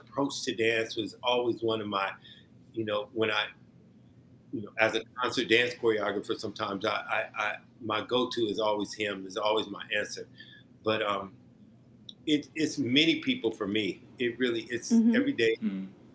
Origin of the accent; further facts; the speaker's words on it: Omaha, Nebraska, United States; I always go back and I say, God, I'm from Omaha, Nebraska.